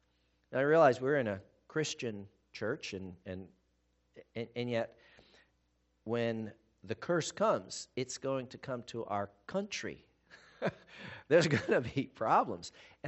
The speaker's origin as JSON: {"language": "English", "country": "United States", "said": "I don't have a British accent. They know I'm an American."}